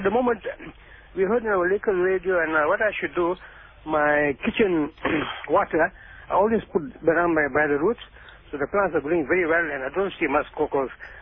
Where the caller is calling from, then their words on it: Verulam, KwaZulu-Natal, South Africa; I'm thinking from Verulam.